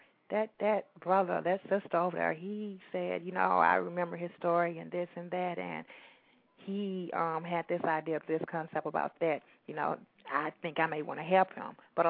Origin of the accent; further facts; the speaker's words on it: Mississippi, United States; and, you know, I'm from Mississippi, and I a lot of times when I ask that question